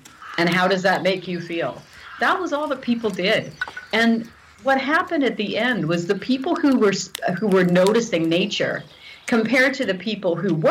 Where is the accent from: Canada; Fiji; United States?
Canada; of course you can tell by my accent that I'm, which I don't think is an accent, but I'm from Canada.